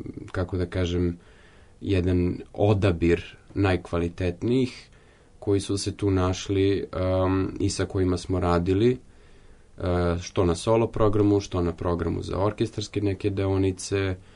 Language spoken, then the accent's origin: Serbian; Serbia; ja sam prvi Srbin koji je svirao u tom orkestru, za sada i jedini.